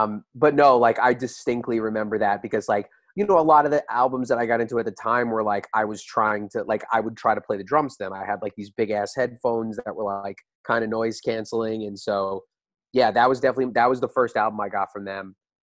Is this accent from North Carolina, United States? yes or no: no; Long Island, New York, United States; I want to say I went once because I grew up on Long Island